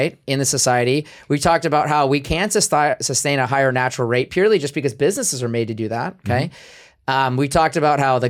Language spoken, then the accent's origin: English; United States; I say idyllic as an American growing up in one of the most prosperous peace times of the last 1,000 years